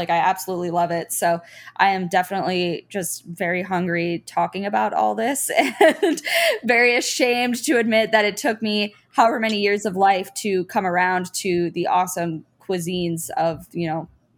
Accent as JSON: {"language": "English", "country": "United States", "tie": "born or raised there", "said": "And I think, you know, growing up in America, you kind of see how certain cuisines have, you know, risen in popularity"}